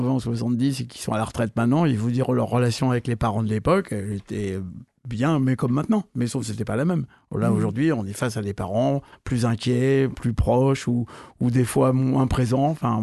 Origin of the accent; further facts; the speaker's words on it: Paris, Île-de-France, France; On est parisien, mais on n'est pas que dans un arrondissement.